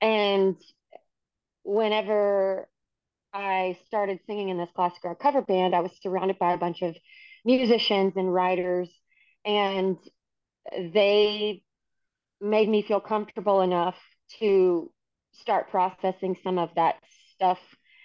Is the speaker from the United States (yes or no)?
yes; La Arena, Texas, United States; I'm from La Arena, Texas.